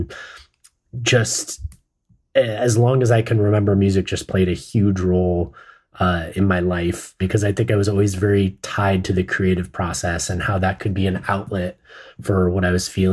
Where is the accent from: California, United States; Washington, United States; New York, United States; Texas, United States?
California, United States; Los Angeles; You know, I grew up in Los Angeles and we were playing all of the major clubs